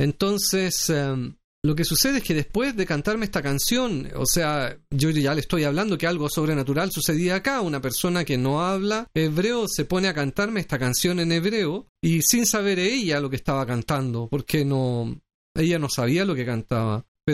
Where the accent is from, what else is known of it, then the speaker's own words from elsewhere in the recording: Talcahuano, Biobío, Chile; born there; una ciudad en Chile que se llama Talcahuano, donde yo nací.